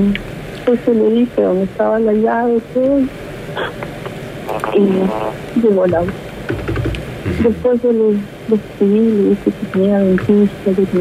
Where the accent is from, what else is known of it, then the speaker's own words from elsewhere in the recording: Virasoro, Corrientes, Argentina; Y nosotros somos de Virasoro.